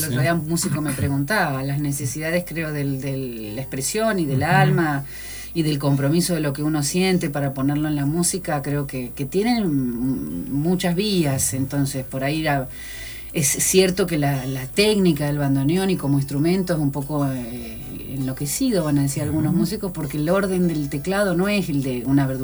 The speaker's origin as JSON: {"language": "Spanish", "town": "Paraná", "region": "Entre Ríos", "country": "Argentina", "tie": "born or raised there", "also_born_or_lived": "Buenos Aires", "said": "Soy, digamos, nacida en la ciudad de Buenos Aires, en la provincia de Buenos Aires, pero criada desde mi niñez acá en Paraná, o sea, mi vida se ha hecho y yo me siento entrerriana por adopción, por supuesto, porque me he criado acá."}